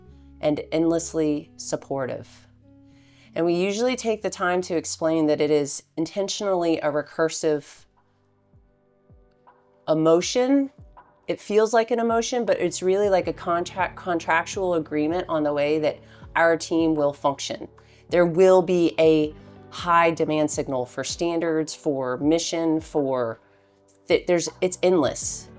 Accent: Florida, United States; So I grew up in Florida.

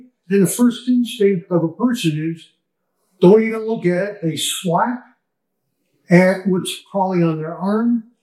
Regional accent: Panama; Well, I was born here in the Republic of Panama, and as a child growing up, where was your playground? The jungle.

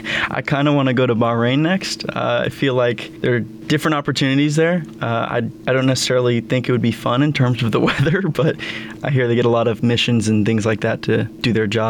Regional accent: San Jacinto, California, United States; But back in my hometown in San Jacinto, California, there's this like burger joint.

